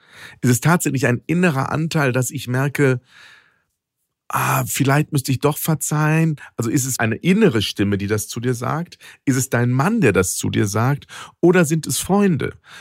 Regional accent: North Rhine-Westphalia, Germany; wie man bei uns im Ruhrgebiet sagt.

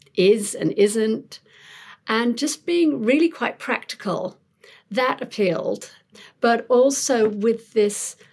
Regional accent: London, United Kingdom; As you can probably hear, I'm not from around here. I'm originally from London.

